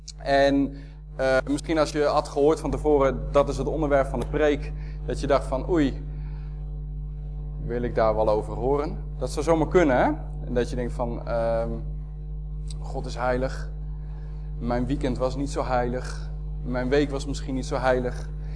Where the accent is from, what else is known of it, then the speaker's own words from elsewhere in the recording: Soest, Utrecht, Netherlands; now in Sneek, Netherlands; Maar ik ben opgegroeid in Soest. En ik ben 6 jaar voorganger geweest hier in Boskoop.